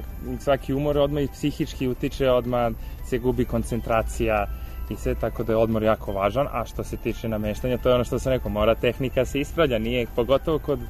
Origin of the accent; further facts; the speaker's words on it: Serbia; što je nažalost kod nas u Srbiji ima puno njih